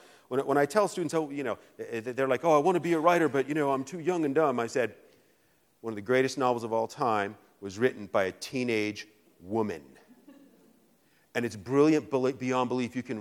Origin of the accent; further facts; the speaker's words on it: Roanoke, Virginia, United States; I'm sorry, I'm from Roanoke. I can't help that.